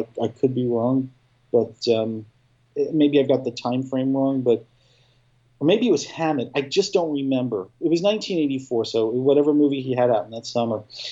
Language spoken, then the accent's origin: English; Staten Island, New York, United States; because why are we going to try and be a British band when we're all from Staten Island?